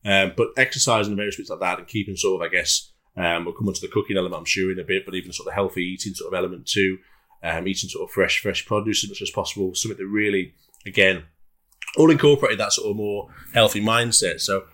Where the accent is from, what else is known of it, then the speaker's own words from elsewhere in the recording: Carlisle, North West England, United Kingdom; I was in Carlisle at the time, at my hometown. I was walking down the high street.